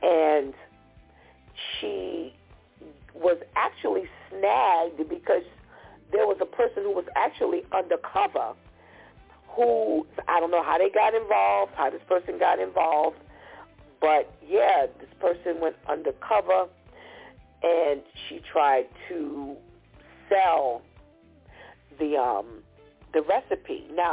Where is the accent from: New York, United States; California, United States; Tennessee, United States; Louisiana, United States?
New York, United States; Bronx; No, I'm from the Bronx.